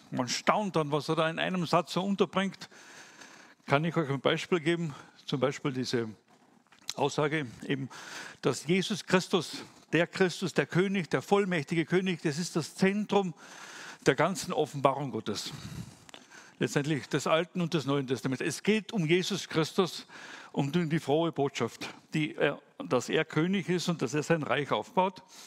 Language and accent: German; Wolfsberg, Carinthia, Austria; Wie schon gesagt, ich komme aus dem Lavantal, aus Wolfsberg. Bin dort geboren und aufgewachsen. Und ja, ganz kurz zu meiner Person. Bin verheiratet, habe zwei Kinder, zwei Söhne, die auch schon erwachsen sind.